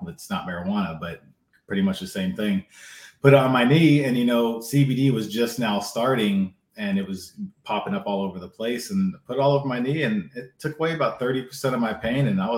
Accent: North Macedonia; English is a second language; I come from Macedonia. I was born and raised in Europe.

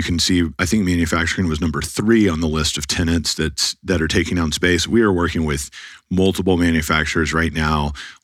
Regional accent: Dallas-Fort Worth, Texas, United States; Product under construction, my hometown, Dallas-Fort Worth, is just like way above the mark of everyone else.

